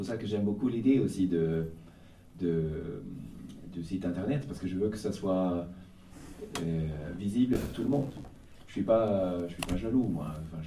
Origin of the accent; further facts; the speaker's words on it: Stockholm, Stockholm County, Sweden; French is a second language; moi, je suis de Stockholm, et quand j'avais déménagé de Stockholm, et je suis revenu quelques années plus tard